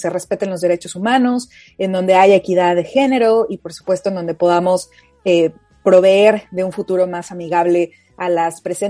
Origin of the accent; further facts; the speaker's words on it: Mexico; now in United Kingdom; yo soy mexicana, justamente ahora me encuentro viviendo en el Reino Unido, en donde vine a estudiar mi maestría